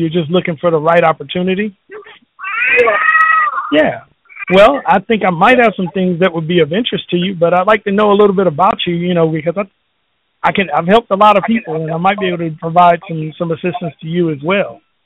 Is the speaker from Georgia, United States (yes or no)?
yes; Fort Valley, Georgia, United States; I'm from Fort Valley, Georgia, and we've got a lot of pecan orchards.